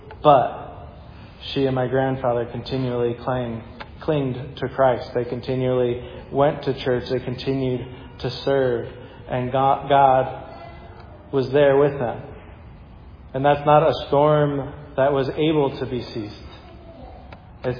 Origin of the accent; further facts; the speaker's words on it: Connecticut, United States; I grew up in Connecticut.